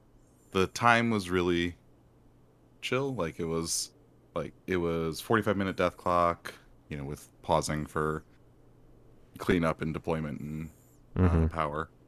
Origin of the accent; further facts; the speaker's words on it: Chicago, Illinois, United States; is my favorite pizza in the world as a Chicagoan